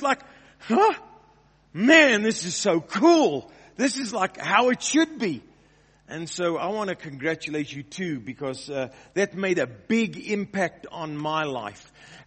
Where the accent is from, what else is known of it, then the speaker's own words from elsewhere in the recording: South Africa; also born or lived in Wales; now in United States; I was born in Wales. And I'm very proud of that. I spent all my life, 40-something years of my life in South Africa.